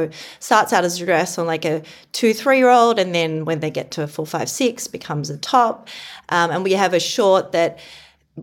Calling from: Sydney, New South Wales, Australia; I'm calling from Bondi in Sydney, Australia.

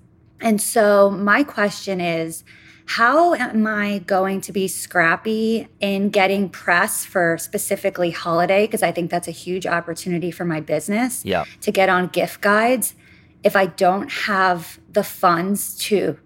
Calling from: Wall Township, New Jersey, United States; I'm calling from Wall Township, New Jersey.

